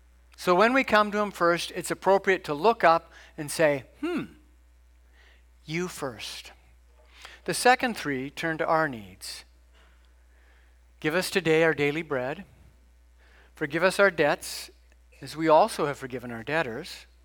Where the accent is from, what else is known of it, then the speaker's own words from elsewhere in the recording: Ontario, Canada; Growing up in Canada at a certain time, it was just in the air. It was said at public meetings. It was said at my high school all the way until grade 13 in the late 70s in Ontario.